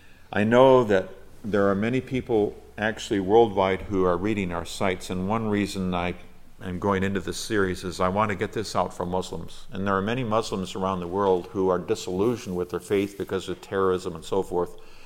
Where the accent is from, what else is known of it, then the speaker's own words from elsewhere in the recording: Nigeria; I grew up in Nigeria, West Africa, and spent approximately 15 years out there, and 7 of those years were spent in northern Nigeria amongst Muslims.